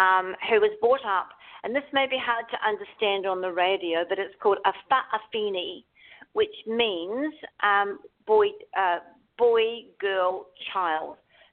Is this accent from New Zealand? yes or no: yes; New Zealand; also born or lived in Fiji; I have lived in Fiji, and I knew about it happened over there. And being a Kiwi, a New Zealander, we have a lot of South Pacific people living over there